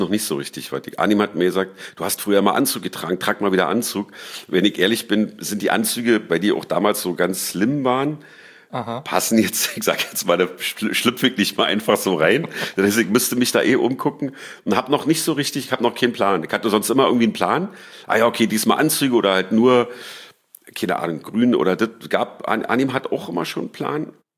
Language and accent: German; Berlin, Germany; Ich bin in Lichtenberg groß geworden, Tierparkclub und so. Und das war so um die Wendezeit rum